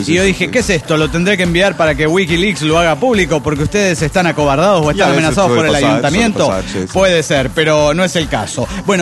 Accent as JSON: {"language": "Spanish", "region": "Chihuahua", "country": "Mexico", "said": "de Chihuahua, México."}